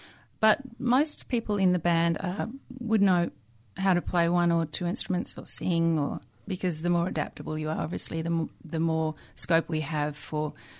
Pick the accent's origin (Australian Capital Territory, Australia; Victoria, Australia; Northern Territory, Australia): Northern Territory, Australia; Alice Springs; I grew up in Alice Springs, so I got to go home and visit my family there